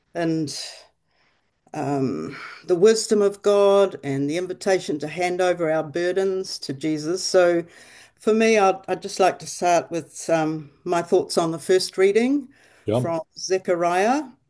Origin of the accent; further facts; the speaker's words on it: Lower Hutt, Wellington, New Zealand; I'm from Lower Hutt, Te Awa Kairangi.